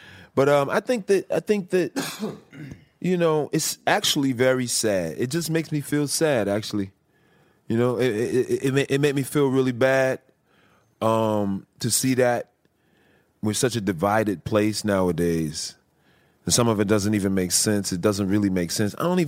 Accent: Chicago, Illinois, United States; I'm from Chicago originally.

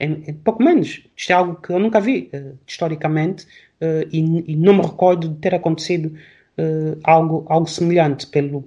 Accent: Angola; moved away as an adult; now in Portugal; Este ano faço 39. E eu fiz a licenciatura em Portugal, eu cresci em África, em Angola, que é o meu país. Eu nasci em Portugal, mas cresci em Angola.

